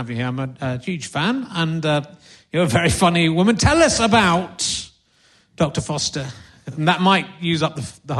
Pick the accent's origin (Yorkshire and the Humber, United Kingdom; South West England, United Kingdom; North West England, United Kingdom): Yorkshire and the Humber, United Kingdom; York; So I'm originally from York, so I'm furious about that.